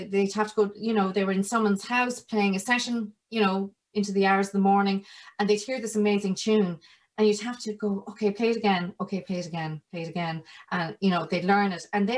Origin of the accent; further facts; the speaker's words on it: Ireland; I'm Irish, of course.